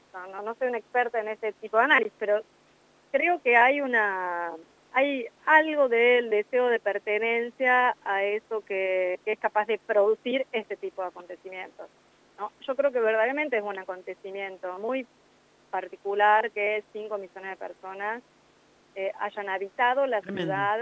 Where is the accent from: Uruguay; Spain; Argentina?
Argentina; de lo que somos también los argentinos